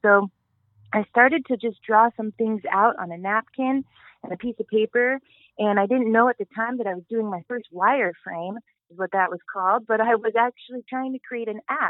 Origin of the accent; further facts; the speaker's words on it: Wyoming, United States; So I grew up in Wyoming, which is a pretty small state, nonetheless, in the United States, and it's kind of a frontier state.